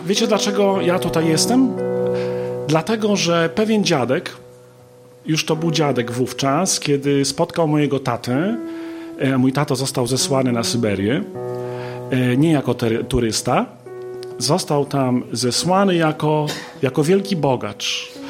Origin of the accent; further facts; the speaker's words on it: Sopot, Pomeranian Voivodeship, Poland; born there; a ja, czysty Polak, urodziłem się w Sopocie.